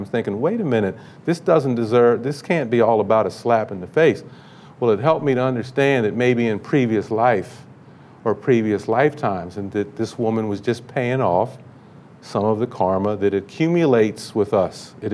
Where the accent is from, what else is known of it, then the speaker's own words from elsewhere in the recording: Baltimore, Maryland, United States; So when people kept asking me about Baltimore, since I'm from Baltimore